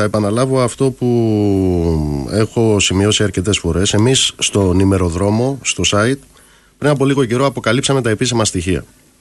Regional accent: Amaliada, West Greece, Greece; Έχετε συνεννοηθεί και με την πατρίδα μου εκεί, τους Αμαλιαδαίους

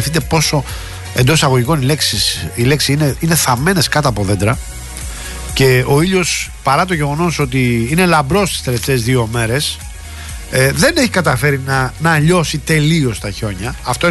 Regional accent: Rafina, Attica, Greece; 13 βαθμούς στη Ραφίνα, εκεί στη πατρίδα μου.

